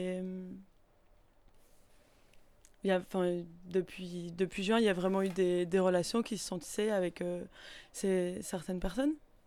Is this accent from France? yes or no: yes; Calais, Hauts-de-France, France; je viens de Calais, où je suis née, j'ai grandi